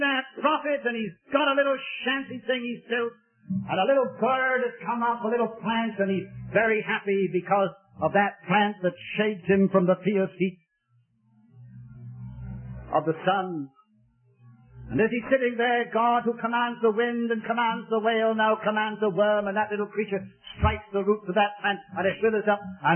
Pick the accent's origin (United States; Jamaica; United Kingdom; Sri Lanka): United Kingdom; Wales; I was born and brought up in Wales.